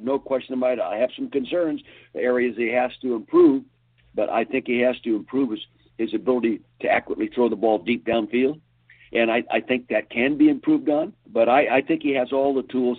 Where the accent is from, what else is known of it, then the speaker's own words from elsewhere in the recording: Calistoga, California, United States; Well, you know, I was born and raised in Calistoga, the Napa Valley.